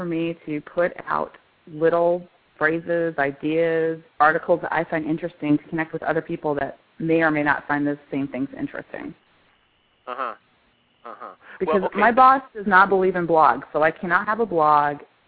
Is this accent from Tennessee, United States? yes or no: no; Iowa, United States; now in Atlanta, United States; Born and raised in Iowa, and I'm half Korean, and then I've lived in Atlanta for 7 years now.